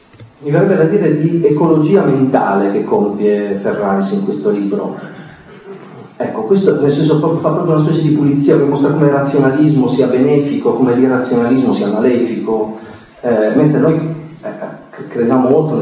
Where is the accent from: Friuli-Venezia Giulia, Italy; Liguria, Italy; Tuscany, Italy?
Friuli-Venezia Giulia, Italy; Trieste; io sono di Trieste, quindi ho imparato l'italiano, diciamo, sui libri di scuola